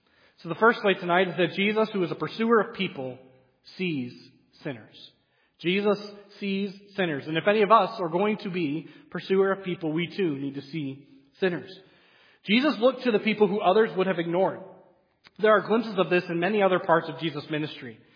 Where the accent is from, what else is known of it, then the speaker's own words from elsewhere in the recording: New England, United States; I grew up in New England, so we went down to Boston, and I did the Boston mission trip almost every year.